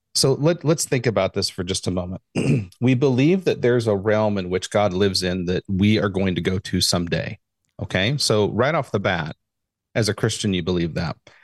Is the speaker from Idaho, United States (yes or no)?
yes; Idaho, United States; also born or lived in Phoenix; I was born and raised in Idaho. I spent, I moved to Arizona, to Phoenix for college, and spent close to 23 years there.